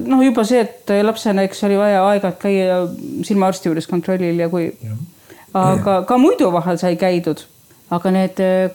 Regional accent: Pöide, Saare County, Estonia; Ma olen pöid, et Oti mõisest.

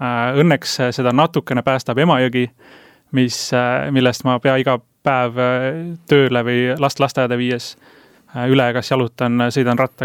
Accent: Kuressaare, Saare County, Estonia; moved away as an adult; now in Tartu, Estonia; Saaremaa ja Kuressaare, nagu sa ütlesid, on tõesti minu kodukoht. Esimesed 18 aastat oma elust olen just seal veetnud. Pärast seda olen kolinud mandrile. Tänasel hetkel ma ütleks, et kodukoht on siiski Tartu. Nüüd me oleme siin elanud koos abikaasaga 2 aastat

